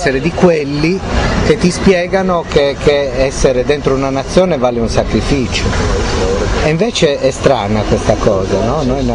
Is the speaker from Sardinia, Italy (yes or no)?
yes; Sardinia, Italy; Io sono di quelli che portano la sebada.